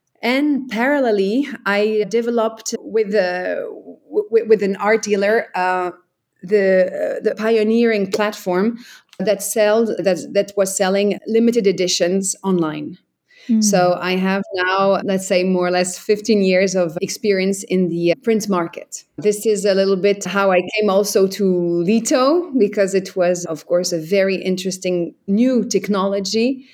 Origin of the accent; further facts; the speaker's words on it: France; now in Brussels, Belgium; So I'm Dutch, but I'm born and raised in France, and I live in Brussels